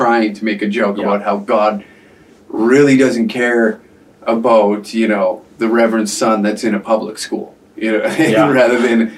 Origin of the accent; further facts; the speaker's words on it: Tabor, United States; I grew up in Tabor and we're only known for two things.